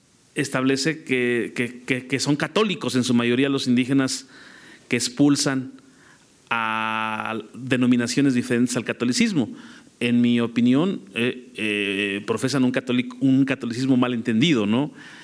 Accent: Mexico; de México, y mi pregunta es para el congresista

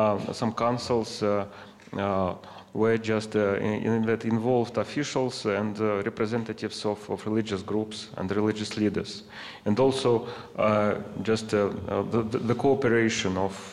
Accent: Moscow, Russia; English is a second language; I'm from Russia, from Moscow.

